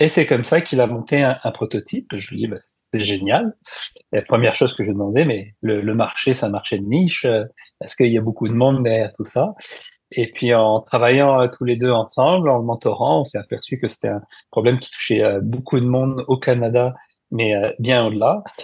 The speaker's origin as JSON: {"language": "French", "country": "France", "said": "Je peux en parler d'expérience, même si en tant que Français, c'est assez quand même accessible."}